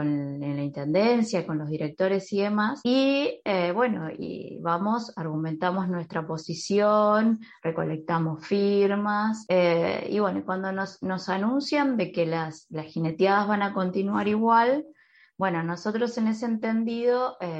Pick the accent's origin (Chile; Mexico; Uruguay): Uruguay; Montevideo; la mayoría de los que empezamos esta movida somos de Montevideo.